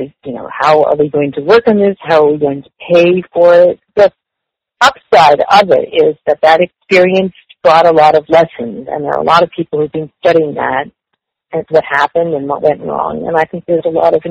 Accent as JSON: {"language": "English", "town": "Boston", "region": "Massachusetts", "country": "United States", "tie": "born or raised there", "said": "as people have found out in my hometown in Boston, which was dirty when I was a kid and has been cleaned up."}